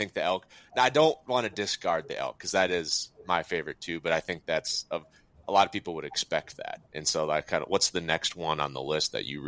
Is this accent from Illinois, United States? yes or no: no; Minnesota, United States; I grew up in Minnesota. So both Northwoods, I'm guessing, you know, Whitetail Deer Camp was the big family event.